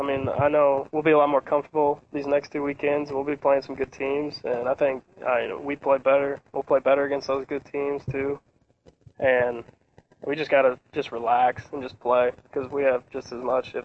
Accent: Lynn, Missouri, United States; I'm from Lynn, Missouri, which is close to Jefferson City. It's a real small town.

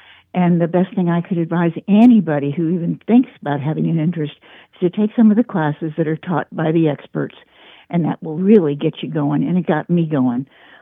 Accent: New York City, New York, United States; also born or lived in Fort Lauderdale, United States; now in Eddyville, United States; I live here in Eddyville, Kentucky. I'm originally from New York City, but I took the long route through Fort Lauderdale, Florida for many, many years, where I met my husband

